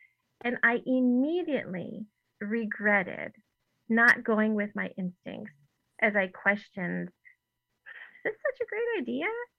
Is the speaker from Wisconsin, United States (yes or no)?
yes; Howards Grove, Wisconsin, United States; For example, where I grew up in Howards Grove, just north of Sheboygan, my grandparents told me that our local church held their services in German until the outbreak of World War II.